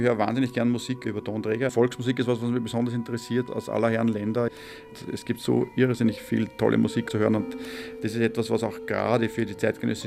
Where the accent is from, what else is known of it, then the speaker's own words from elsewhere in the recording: Linz, Upper Austria, Austria; born there; now in Vienna, Austria; Geboren bin ich in Linz, eher zufällig. Und bin also 85 nach Wien gekommen.